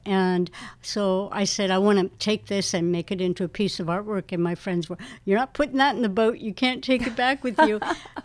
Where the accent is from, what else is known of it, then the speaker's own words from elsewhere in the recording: Canada; now in United States; I'm Canadian, and I was always looking for where's home all over the world. And finally, I ended up coming up to the Catskills by a friend I met in Guatemala.